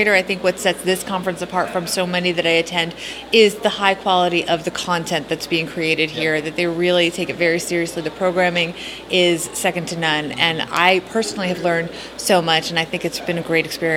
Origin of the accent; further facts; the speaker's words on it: New York City, New York, United States; Well, this is great because I'm from New York City, so this was a way to relax and get away.